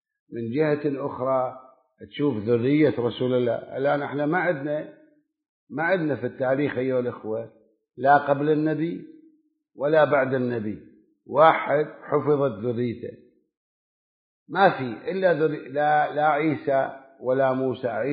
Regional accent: Karbala, Karbala Governorate, Iraq; كان عندنا في كربلاء بالمناسبة، كان عندنا في كربلاء

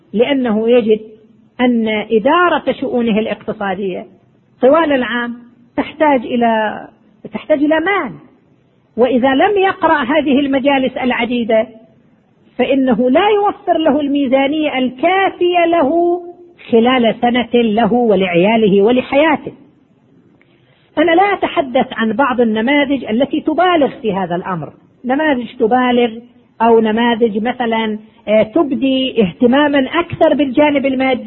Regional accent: Qatif, Eastern Province, Saudi Arabia; وأنتم تعرفون كم من الخطباء عندنا في القطيف وفي سائر مدن القطيف

